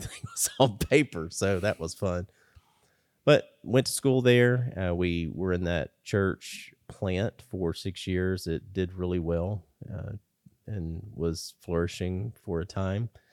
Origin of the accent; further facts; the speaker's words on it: Texas, United States; So born and raised in Texas, Southeast Texas. That is near the, probably close to Louisiana border.